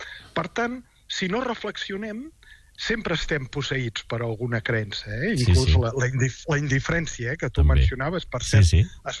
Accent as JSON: {"language": "Catalan", "region": "Catalonia", "country": "Spain", "said": "Com a catalans podem distingir entre un nacionalisme no violent que defensa una cultura"}